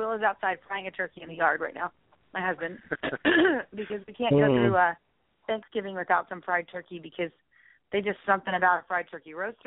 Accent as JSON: {"language": "English", "region": "the South", "country": "United States", "said": "But I am from the South. We fry everything."}